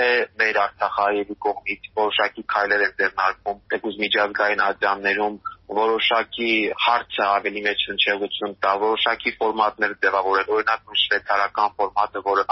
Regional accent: Nagorno-Karabakh, Azerbaijan; Որպես արցախցի ինչպիսի պատասխան պետք է դամ դրան

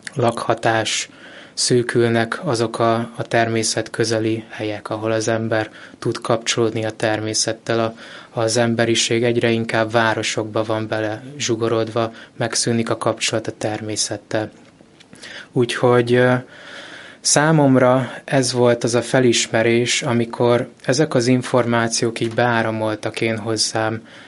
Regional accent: Székesfehérvár, Fejér, Hungary; Én ugye székesfehérvári vagyok, ez a szülővárosom, ez az elsődleges otthonom, de a családomnak az 50-es évek végétől van ingatlan a Balatonvilágoson

